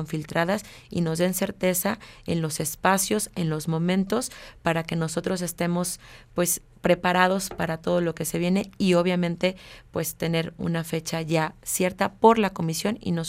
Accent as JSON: {"language": "Spanish", "region": "Jalisco", "country": "Mexico", "said": "Tal es el caso, por ejemplo, de Jalisco, de donde yo soy originaria."}